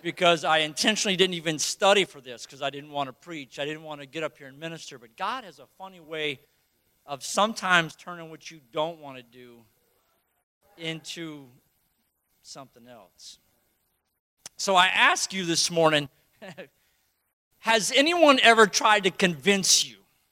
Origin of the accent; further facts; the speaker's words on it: Florida, United States; We're from Florida. You can go swimming in a lake and come out with a couple leeches on you.